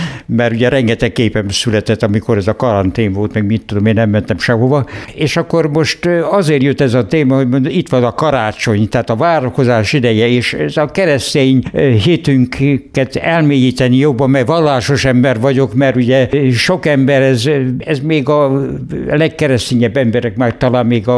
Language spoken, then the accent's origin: Hungarian; Tótkomlós, Békés, Hungary; hát nem ott születtem, magon születtem, de én 26 éves koromig voltam csak Komlóson